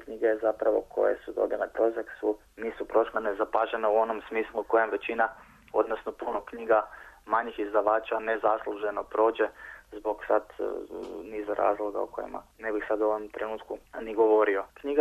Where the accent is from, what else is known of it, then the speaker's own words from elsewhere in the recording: Koprivnica, Koprivnica-Križevci County, Croatia; ja sam iz Koprivnice koja je kraj Zagreba, to je Panonska ravnica i to je taj jedan melankolični, mogu reći, način života